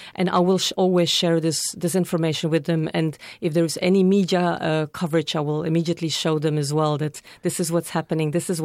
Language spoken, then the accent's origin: English; Belgium; I'm from Belgium, yeah.